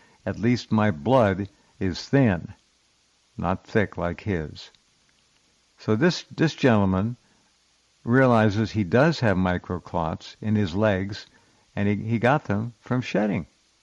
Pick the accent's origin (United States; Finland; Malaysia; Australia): Finland; English is a second language; now in Spain; I am living in Spain, where there is one of the world's highest jab rates, so it is bad here. I'm originally from Finland.